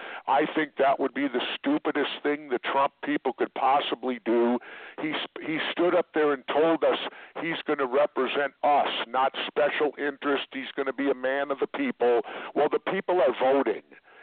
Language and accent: English; Minneapolis, Minnesota, United States; when I grew up in South Minneapolis, we had a small backyard, and my mom grew rhubarb and tomatoes every summer